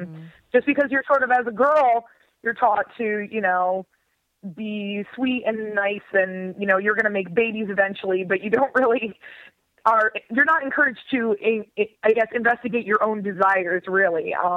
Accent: Midland, Michigan, United States; Originally from Midland, Michigan. It's the international headquarters of Dow Chemical.

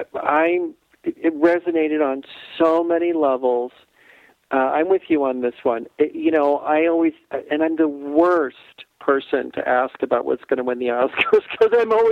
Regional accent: Nebraska, United States; I grew up in Nebraska. Just throw that in right now.

